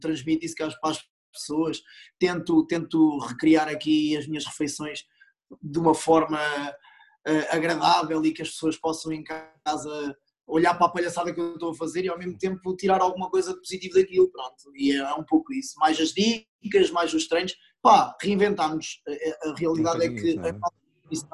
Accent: Coimbra, Centro, Portugal; moved away as an adult; now in Santarém, Portugal; Eu nasci em Coimbra, estive em Coimbra até aos meus 19 anos

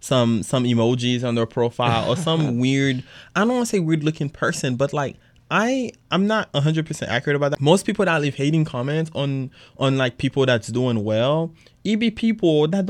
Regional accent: Haiti; I'm from Haiti

